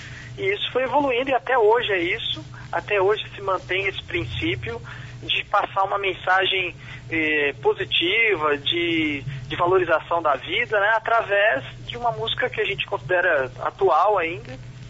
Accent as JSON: {"language": "Portuguese", "town": "Campinas", "region": "São Paulo", "country": "Brazil", "said": "É, nós somos de Campinas, né?"}